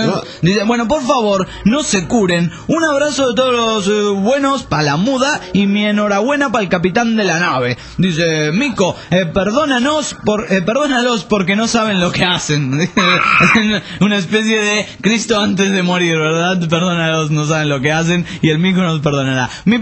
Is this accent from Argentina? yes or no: yes; Argentina; nosotros digo como argentinos